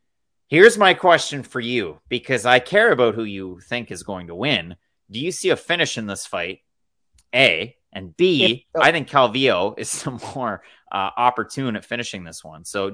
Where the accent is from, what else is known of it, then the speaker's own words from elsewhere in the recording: East Coast, Canada; I'm from the East Coast. It's not like I go to Toronto all the time